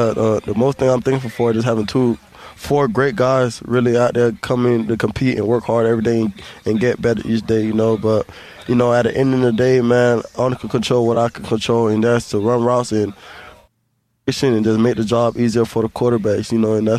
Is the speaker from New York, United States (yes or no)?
no; Alabama, United States; just like I came from Alabama, that's kind of the same atmosphere that I had at Alabama.